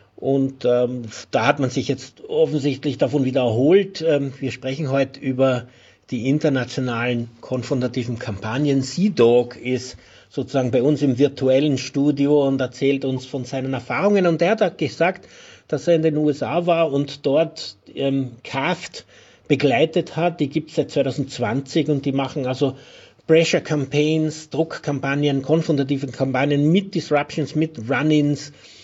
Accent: Austria; bei uns in Österreich

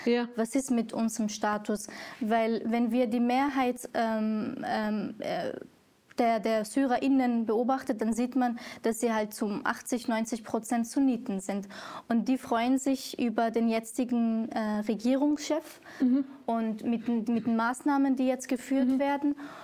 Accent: Syria; ich bin selber aus Syrien, obwohl ich aus einer anderen Minderheit komme. Also bin ursprünglich Kurdin, aber ich, dadurch, dass ich die syrische Staatsbürgerschaft habe, bezeichne ich mich schon als Syrerin.

